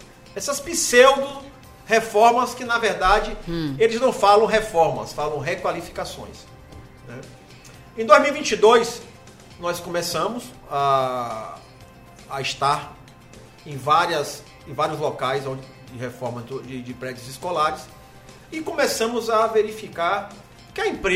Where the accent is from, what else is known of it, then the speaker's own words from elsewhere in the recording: Ilhéus, Bahia, Brazil; Nasci e me criei em Ilhéus